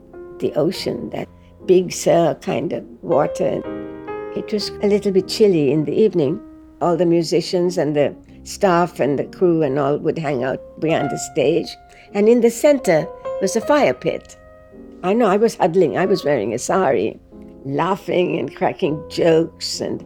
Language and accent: English; Sri Lanka; I'm originally from Sri Lanka.